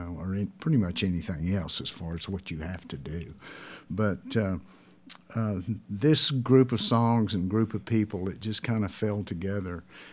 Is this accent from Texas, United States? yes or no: yes; Lubbock, Texas, United States; I think it was because I was raised in Lubbock.